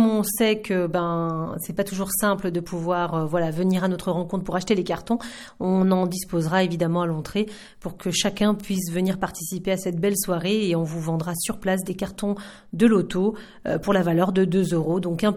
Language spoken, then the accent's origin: French; Bressieux, Auvergne-Rhône-Alpes, France; moi je suis de la Bièvre, plus exactement, donc depuis toujours, puisque je suis originaire, de la région de Bressieux